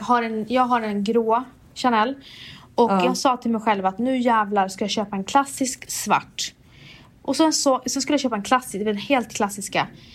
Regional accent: Umeå, Västerbotten County, Sweden; så mycket att vi var från Umeå

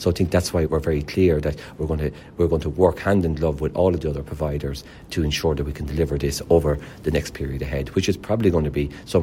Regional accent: Ireland; I think we have to get that mindset as Irish people.

